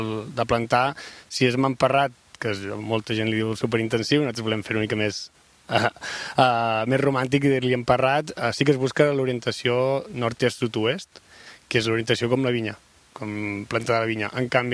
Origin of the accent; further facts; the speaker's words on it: Catalonia, Spain; Jo sóc del Penedès, sempre he sigut del Penedès.